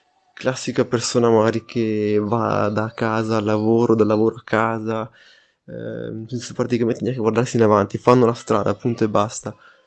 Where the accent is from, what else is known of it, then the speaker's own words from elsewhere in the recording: Laives, Trentino-Alto Adige, Italy; io sono di Lives, a dire la verità, però appunto la mia città comunque è Bolzano. Bolzano è il posto in cui giro, in cui me la vivo, in cui ho fatto un sacco di esperienze